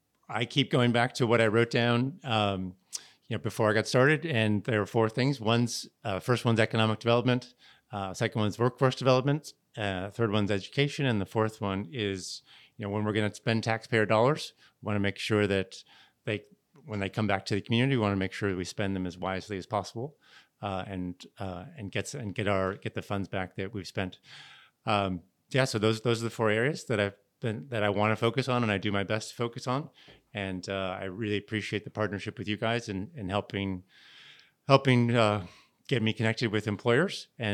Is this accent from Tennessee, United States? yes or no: no; Canton, Ohio, United States; I'm born and raised in Canton. I went to school in Canton, St. Michael's School, Central Catholic.